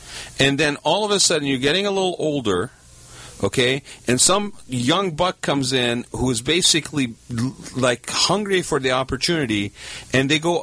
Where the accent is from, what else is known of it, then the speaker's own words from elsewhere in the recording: Kuwait; also born or lived in Abu Dhabi, United Arab Emirates / Baghdad, Iraq; I was born in Baghdad. I grew up in Kuwait and Abu Dhabi. I was never a citizen in any of those countries